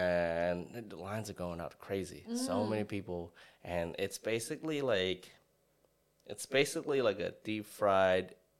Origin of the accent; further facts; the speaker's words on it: China; I was like, yo, I'm from China. I've eaten in China at good restaurants.